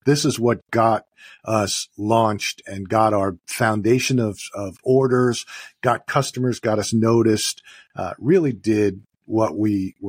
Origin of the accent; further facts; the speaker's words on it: New York City, New York, United States; So I originally a New Yorker, born and raised in the Bronx, in the shadow of Yankee Stadium. So I grew up as a sports enthusiast